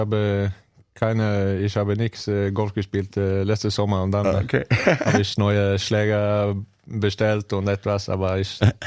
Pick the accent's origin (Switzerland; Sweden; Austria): Sweden; German is a second language; ich bin ein Schwede